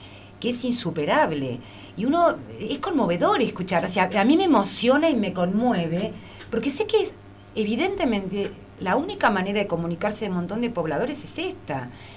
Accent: Buenos Aires, Argentina; now in Patagonia, Argentina; Yo hace años que vivo en la Patagonia por decisión propia, soy porteña, pero decidí por mi cuenta venir a vivir a la Patagonia. A uno lo conmueve, siendo de la ciudad más importante de la Argentina

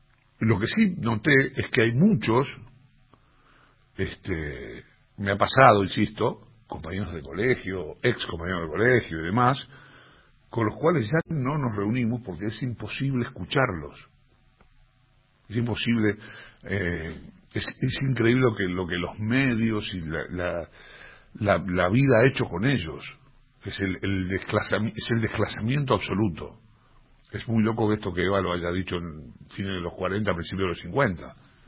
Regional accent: Quilmes, Buenos Aires Province, Argentina; also born or lived in Dock Sud; Pues nací en Dock Sud. Y yo escucho gente que nació muy cerca de donde nací yo, ¿no? Después yo me mudé a más al sur todavía, a Quilmes, Berazategui, estudié en Quilmes Oeste.

